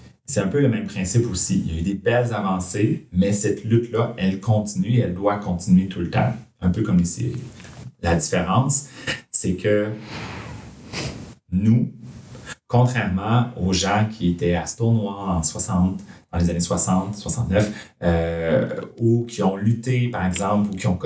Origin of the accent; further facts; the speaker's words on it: Quebec City, Quebec, Canada; Et moi aussi, je suis quelqu'un de Québec.